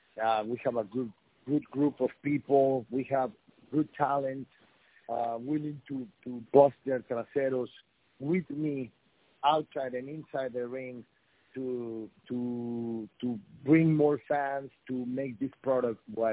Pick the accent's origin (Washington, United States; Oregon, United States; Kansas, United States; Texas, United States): Texas, United States; San Antonio; Combat Americas is in town, in my hometown in San Antonio.